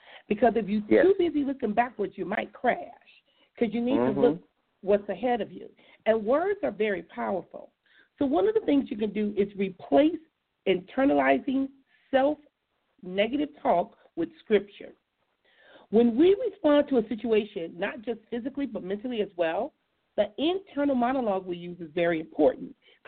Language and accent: English; Compton, California, United States; because growing up in Compton, what I saw in a lot of the churches and the individuals